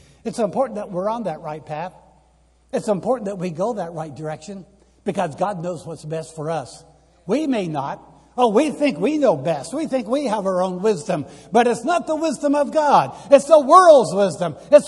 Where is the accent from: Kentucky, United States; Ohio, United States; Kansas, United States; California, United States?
Kansas, United States; since I came from Kansas, the lions and tigers and bears, oh my, they're up there.